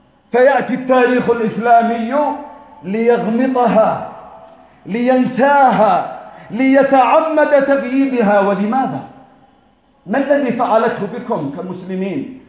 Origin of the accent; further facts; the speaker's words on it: Yemen; بالنسبة لنا كيمنيين؟